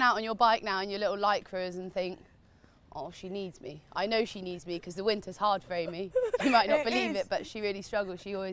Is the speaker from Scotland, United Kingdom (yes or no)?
no; South West England, United Kingdom; I grew up in North Devon